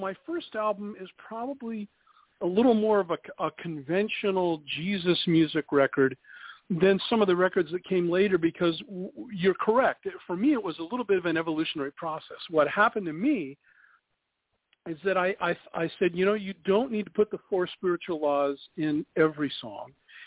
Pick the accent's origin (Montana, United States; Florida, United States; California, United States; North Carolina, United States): California, United States; Downey; started attending the local Calvary Chapel Church that was meeting in Downey, California, which is my hometown